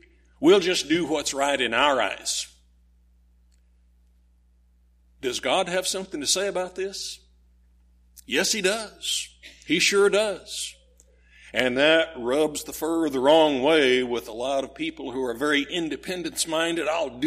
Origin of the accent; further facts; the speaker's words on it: Lyman, Colorado, United States; he was on his way from my hometown of Lyman, Colorado, into Colorado Springs.